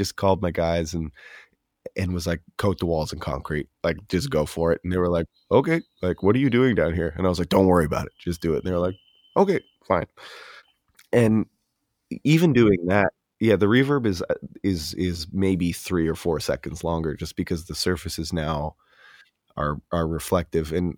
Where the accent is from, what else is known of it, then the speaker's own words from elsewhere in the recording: Edmonton, Alberta, Canada; I'm from Edmonton, Alberta, west side of Canada.